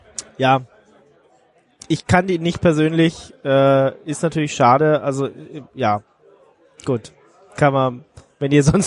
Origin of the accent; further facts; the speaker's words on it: East Germany, Germany; Okay, also er ist zu jung, wir sind aus dem Osten und du...